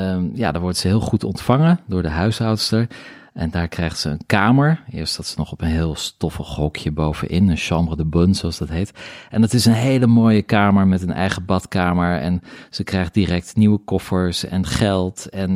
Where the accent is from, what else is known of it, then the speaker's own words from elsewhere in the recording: Middelburg, Zeeland, Netherlands; Nou, ik kom uit Middelburg. Middelburg en Vlissingen, dat ligt aan elkaar.